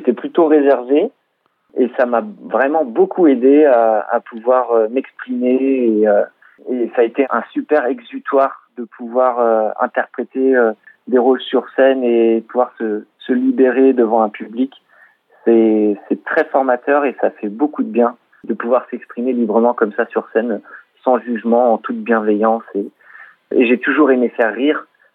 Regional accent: Le Mans, Pays de la Loire, France; je viens du Mans. Voilà, je suis sartois.

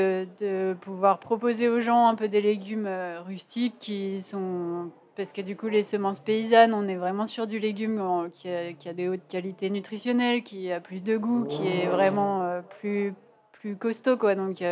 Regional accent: Auvergne-Rhône-Alpes, France; moi je suis originaire de Chartreuse

